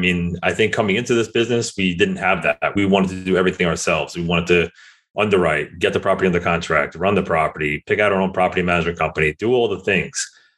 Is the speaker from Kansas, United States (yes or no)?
no; New York City, New York, United States; I think it's a function of growing up in the New York City area and just having our network the way it is.